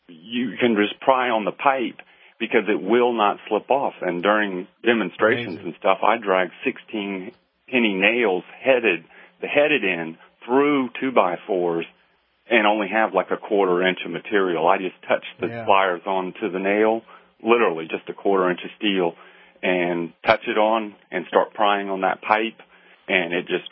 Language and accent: English; Charleston, South Carolina, United States; I grew up doing contracting in Charleston, South Carolina with the old Charleston homes